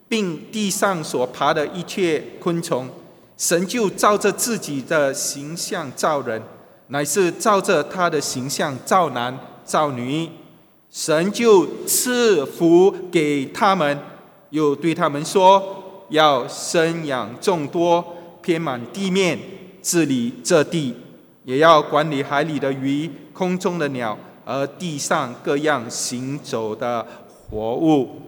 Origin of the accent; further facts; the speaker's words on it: China; 那为什么我们中国人会想到要写以这样的方式来写福这一个字呢？